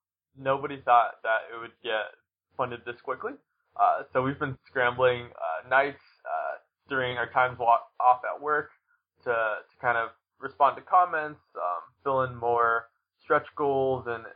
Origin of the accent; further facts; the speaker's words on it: Seattle, Washington, United States; I'm from Seattle, Washington.